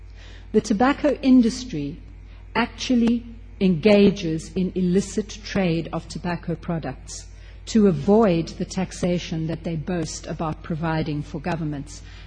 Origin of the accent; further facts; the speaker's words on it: South Africa; But as a South African here tonight